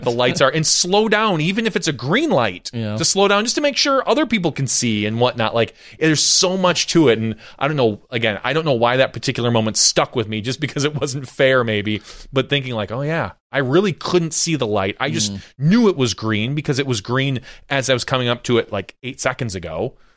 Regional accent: Appleton, Wisconsin, United States; I lived right off of Highway 10 growing up in Appleton, so it was a pretty major road.

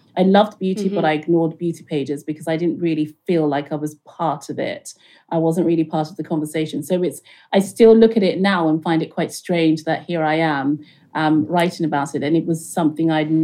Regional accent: London, United Kingdom; also born or lived in Lagos, Nigeria; I grew up in London and Lagos in Nigeria.

